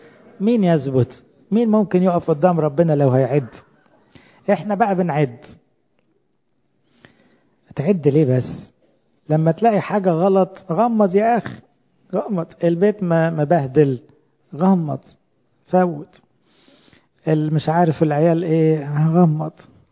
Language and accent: Arabic; Upper Egypt, Egypt; أنا صعيدي على فكرة